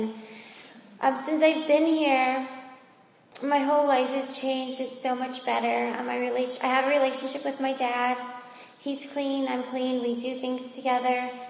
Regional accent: Shamokin, Pennsylvania, United States; I'm 31 years old, and I'm from Shamokin, Pennsylvania, and I've been in Teen Challenge for 10 months.

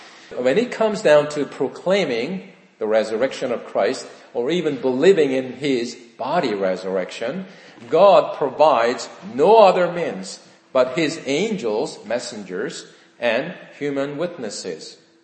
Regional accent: South Korea; Would you believe if I said that I was born and raised in South Korea?

